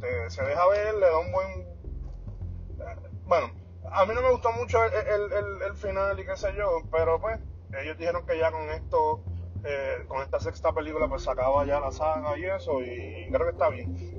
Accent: Puerto Rico; Que somos nosotros los puertorriqueños, somos expertos en todo.

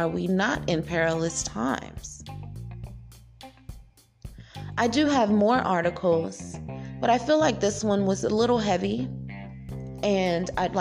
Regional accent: New Orleans, Louisiana, United States; being a New Orleanian, a Louisianan born and raised, my heart aches for the people in my hometown.

